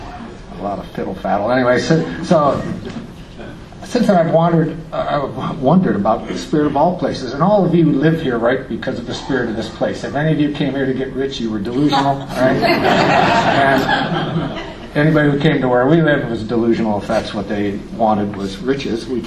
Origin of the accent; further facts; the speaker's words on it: Pennsylvania, United States; I was raised in Pennsylvania, and when I was in 7th grade, my parents took me to a Unitarian church on the other side of town, a whole hour drive away, and that was my first exposure to the UU church.